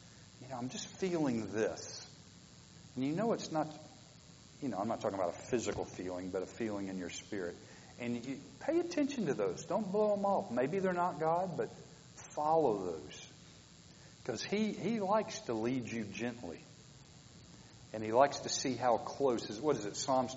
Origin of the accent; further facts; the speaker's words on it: the South, United States; I'm from the South. We would have got a bunch of guys.